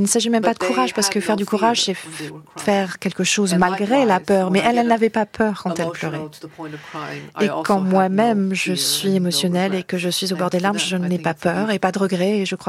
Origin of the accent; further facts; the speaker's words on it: Hartford, Connecticut, United States; les souffrances que moi j'ai vues aussi en grandissant à Hartford, dans le Connecticut